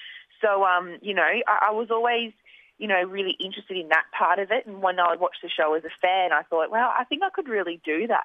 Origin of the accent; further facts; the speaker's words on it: Melbourne, Victoria, Australia; Melbourne.